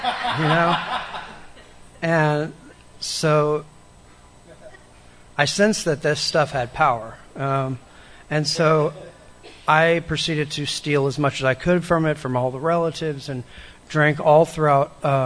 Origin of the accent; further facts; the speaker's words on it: Austin, Texas, United States; I grew up in Austin. To a very religious household. We moved around a lot.